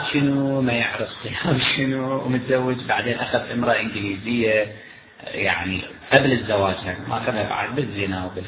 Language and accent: Arabic; Kuwait; لأنه تدرون أنا يعني من الكويت يعني أرتبط ببلدي كثيرا